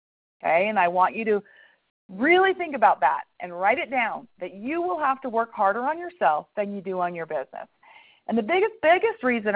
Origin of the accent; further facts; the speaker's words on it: Utah, United States; And even growing up in Utah, you know, I think that we form certain ideas